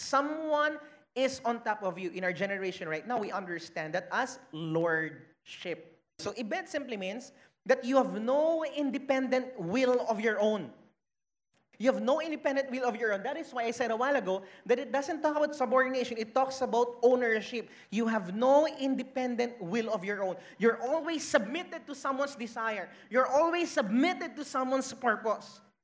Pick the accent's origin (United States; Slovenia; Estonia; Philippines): Philippines; Growing up in the Philippines, some of us, we've memorized John chapter 3 verse 16.